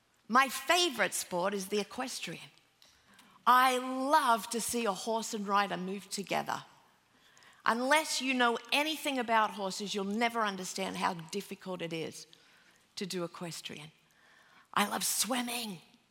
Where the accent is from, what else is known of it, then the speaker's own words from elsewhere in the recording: Sydney, New South Wales, Australia; when I was a little girl growing up in Sydney, Australia